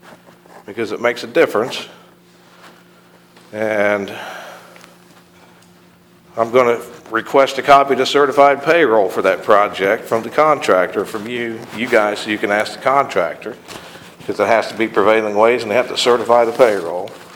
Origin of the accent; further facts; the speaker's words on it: Illinois, United States; I'm over here from Edgar County.